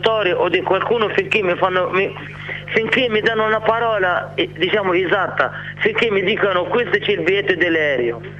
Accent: Tunisia; Italian is a second language; Io vorrei tornare in Tunisia, diciamo, mia terra.

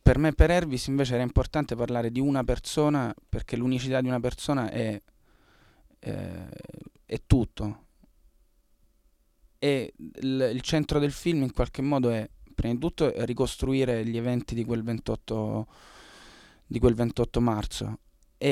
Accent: Apulia, Italy; essendo io salentino ed Ervis albanese

